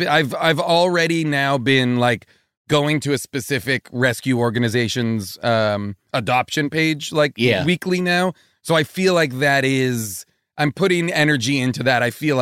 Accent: Massachusetts, United States; I grew up in New England. I grew up like suburban Boston. And my whole family lives in Boston.

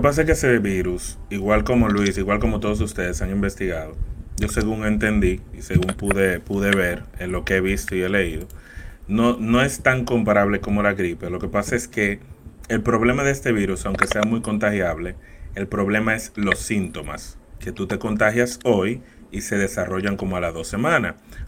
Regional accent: Dominican Republic; Sorry, somos dominicanos, nos gusta cruzón del vecino y coger azúcar y tomar café con el vecino

